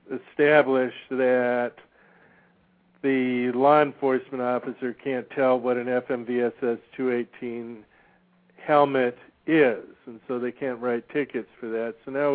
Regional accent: Hawaii, United States; because where I grew up in Hawaii when I was 17, back in the late 60s

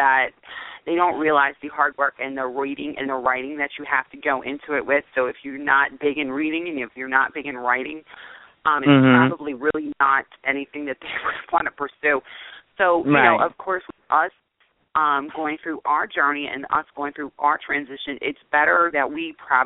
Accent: Baltimore, Maryland, United States; And I was from Baltimore County. I was from Baltimore City

